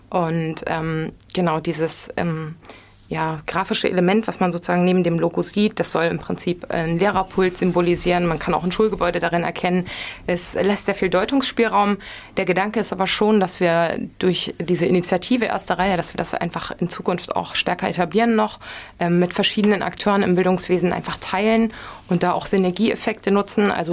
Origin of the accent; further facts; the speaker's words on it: Hesse, Germany; now in Erfurt, Germany; Nee, ich komme aus Hessen.